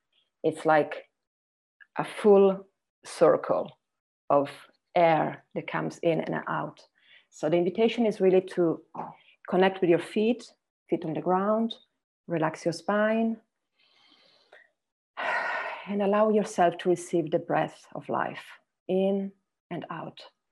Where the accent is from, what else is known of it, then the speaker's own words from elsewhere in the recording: Italy; English is a second language; I'm from Italy.